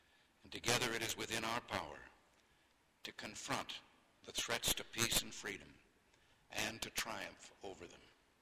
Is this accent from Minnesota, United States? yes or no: no; California, United States; on behalf of the people of my home state of California.